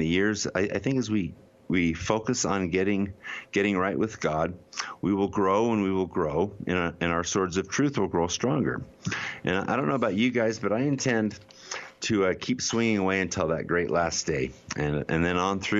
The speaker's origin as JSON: {"language": "English", "region": "Utah", "country": "United States", "tie": "born or raised there", "said": "I've talked in weeks past about what I like to call the in my hometown, I call them the Utah Sanhedrin there on the hill, the Sadducees and Pharisees that we have in my hometown."}